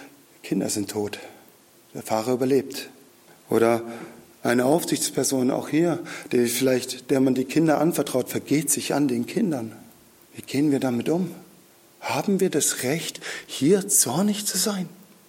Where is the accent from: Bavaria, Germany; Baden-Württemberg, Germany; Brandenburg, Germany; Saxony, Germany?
Baden-Württemberg, Germany; Bei uns in Schwaben sagt man, der glaubt nicht recht.